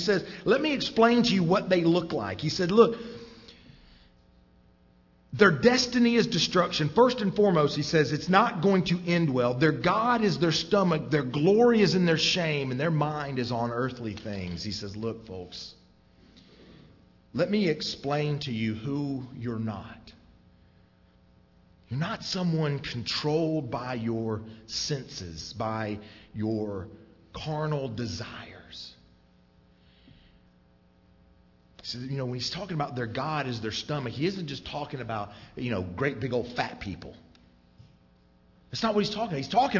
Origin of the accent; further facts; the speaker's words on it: United States; Hey, you can't do this. I'm an American. I mean, we have rights.